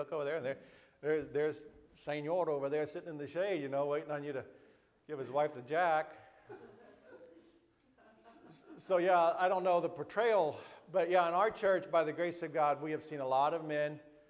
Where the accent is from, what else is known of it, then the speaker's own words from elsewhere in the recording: Bria, Central African Republic; our main church there where I was raised in Bria